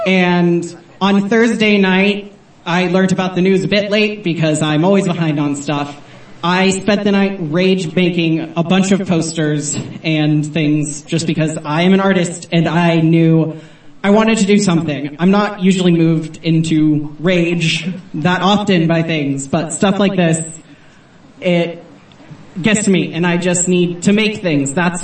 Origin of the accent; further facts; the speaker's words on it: Kansas, United States; I am, as you can probably hear, originally from the U.S. I'm from Kansas, right in the middle of the Bible Belt, though I've been here longer than I can remember.